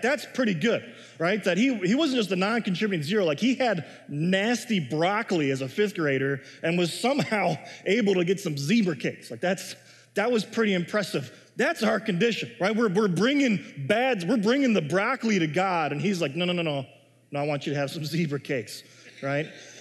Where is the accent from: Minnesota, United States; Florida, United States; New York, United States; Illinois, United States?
Illinois, United States; Chicago; as Midwesterners, we like bargains, which is true, right? It's a thing. I grew up in Chicago.